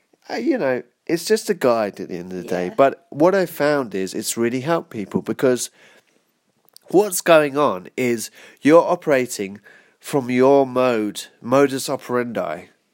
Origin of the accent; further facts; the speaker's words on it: United Kingdom; I'm British, so I'm not going crazy here